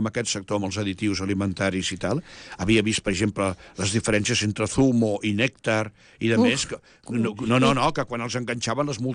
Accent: Catalonia, Spain; Jo com a català estic contentíssim.

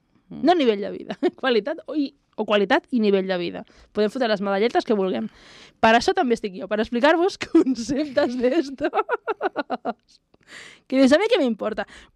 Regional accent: Barcelona, Catalonia, Spain; Jo soc de Barcelona, en realitat. Vale? Porto aquí 1.000 anys, però soc de Barcelona.

